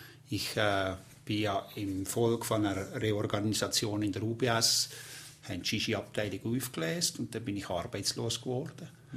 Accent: Valais, Switzerland; Ja, ich vermisse das Wallis schon. Also das Wallis ist schon meine Heimat und da fühle ich mich euch geerdet und daheim.

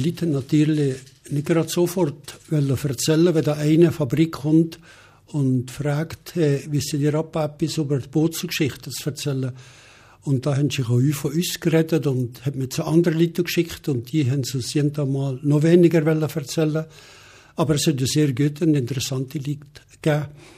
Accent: Valais, Switzerland; Wir waren sogar mitbeteiligt als Walliser am Innerschweizer Technikum.

